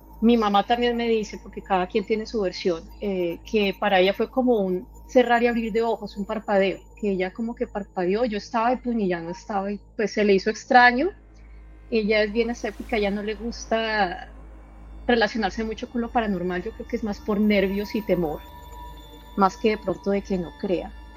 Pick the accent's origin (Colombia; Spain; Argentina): Colombia; now in Arkansas, United States; Tengo 38 años de edad, soy de Colombia. Actualmente me encuentro residiendo en Arkansas, en Estados Unidos.